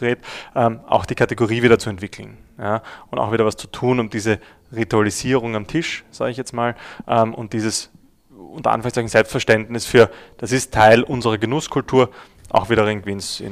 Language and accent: German; Austria; als Österreicher